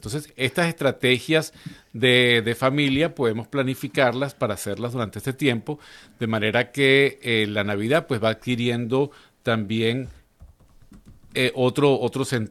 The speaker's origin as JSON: {"language": "Spanish", "country": "Venezuela", "said": "Por ejemplo, en Venezuela, de donde soy yo, pues se hace muchos los cantos de aguinaldo"}